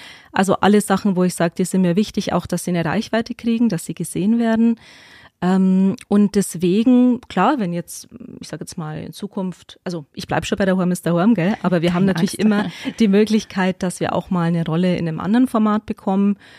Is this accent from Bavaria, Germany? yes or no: yes; Weiden, Bavaria, Germany; Also hier, ich sage jetzt mal die Oberpfalz gerade, ne, ich bin in Weiden mit aufgewachsen